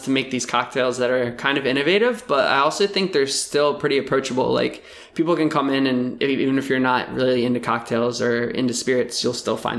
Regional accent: New Jersey, United States; accent: South Jersey; I must have been my South Jersey accent.

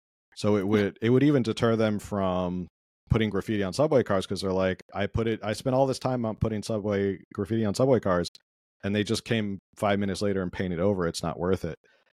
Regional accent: New Jersey, United States; I'm from the East Coast, grew up in Jersey, and always hear the stories about how New York was on hard times in the 70s and part of the 80s as well.

